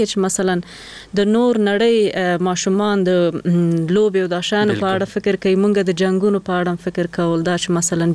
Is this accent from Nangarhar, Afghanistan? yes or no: yes; Jalalabad, Nangarhar, Afghanistan; مونږ خو د جلال آباد یو کلی نه یو لری کلی نه